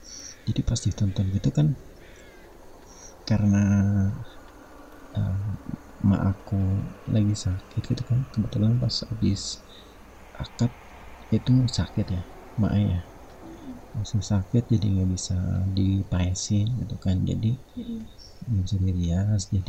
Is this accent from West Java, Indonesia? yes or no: no; Cilacap, Central Java, Indonesia; ada dari aku kan dari Cilacap, dari kampung